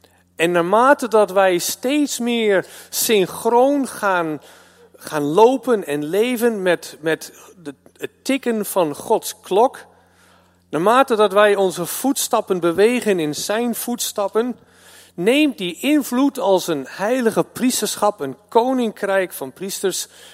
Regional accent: United States; now in Netherlands; Ik weet niet, ik ben Amerikaan, ik vond het wel cool om daar wat mee te doen.

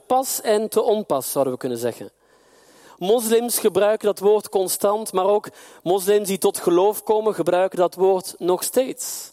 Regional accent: Belgium; zoals wij in België zeggen, waar ik vandaan kom

